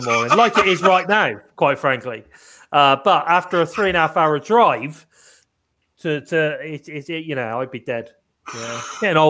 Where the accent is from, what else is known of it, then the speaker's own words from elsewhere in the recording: United Kingdom; As a British person.